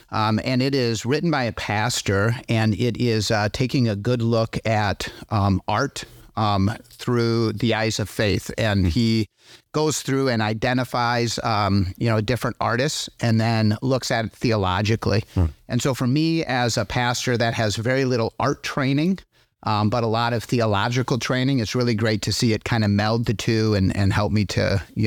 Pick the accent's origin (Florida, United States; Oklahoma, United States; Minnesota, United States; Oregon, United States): Minnesota, United States; So I grew up in Minnesota and then went off to Bible college over in Maranatha in Wisconsin, and then came back to be an assistant pastor at Grace Baptist Church in Owatonna, my home church.